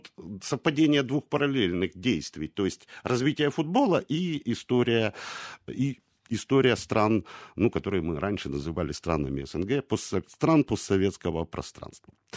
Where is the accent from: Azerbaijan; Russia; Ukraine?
Ukraine; Kyiv, Kyiv City; вы откуда? Я говорю, я из Киева.